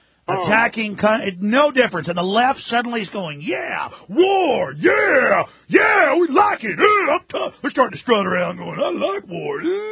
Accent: Dallas, Texas, United States; now in Austin, United States; And I just saw Al Gore, who was in my hometown, Austin, my adopted hometown. I'm actually from Dallas.

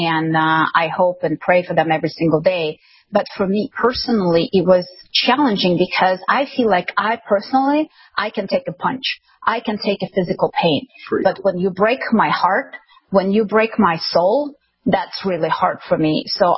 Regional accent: Ukraine; English is a second language; I was born and raised in Ukraine. At that time, it was the Soviet Union with the whole communism spillover

